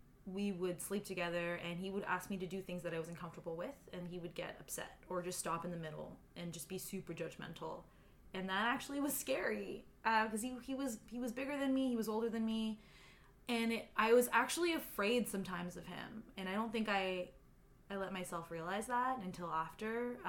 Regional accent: Brampton, Ontario, Canada; I had a lot of self-hate being a brown person growing up in Brampton because we were the majority.

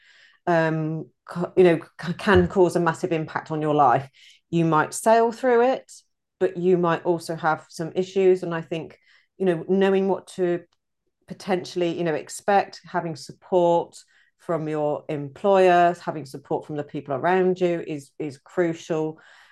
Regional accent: South East England, United Kingdom; moved away; I'm originally from Oxfordshire, but I've lived in various places around the UK, and we moved to the area just under a year ago now, actually. And this is the furthest north I've lived

